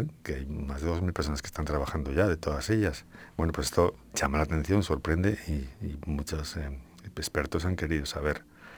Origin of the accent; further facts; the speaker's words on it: Cantabria, Spain; Y esto, como cántabros, nos llena de orgullo también, ¿no?